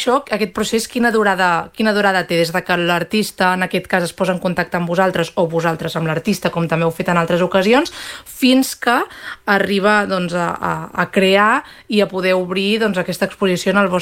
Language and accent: Catalan; Girona, Catalonia, Spain; tinc molt vincle amb el Baix Empordà, però realment soc de Girona.